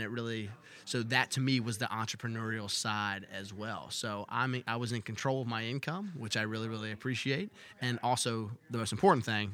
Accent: Clifton Forge, Virginia, United States; So my hometown in Clifton Forge, Virginia, jobs aren't very plentiful, right?

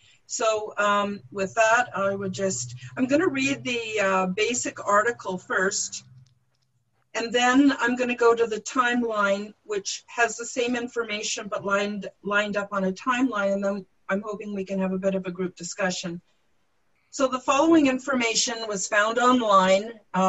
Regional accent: Canada; As a Canadian, and more importantly, as a parent who wants a better future

